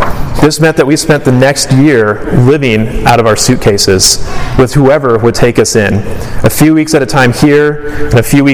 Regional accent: Malaysia; when I was a youth growing up in Malaysia.

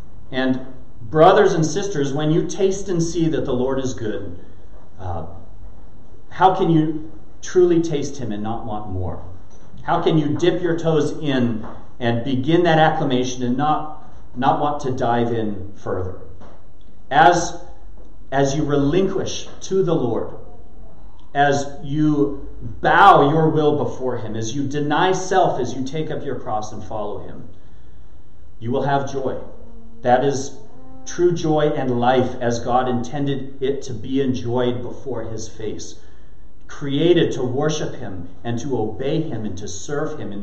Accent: West Coast, United States; I'm from the West Coast. You're supposed to say shore, right? I'll belligerently remain a child of the Pacific Ocean and call it the beach.

